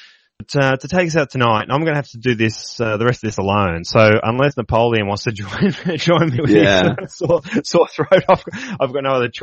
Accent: Australia; because I'm an Australian, maybe the American accent fools me.

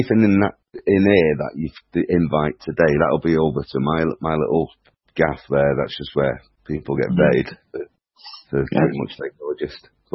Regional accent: England, United Kingdom; I'm from England, man.

